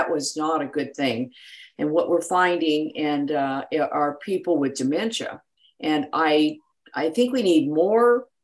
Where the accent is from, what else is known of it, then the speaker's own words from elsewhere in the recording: Huntington Beach, California, United States; I grew up in Huntington Beach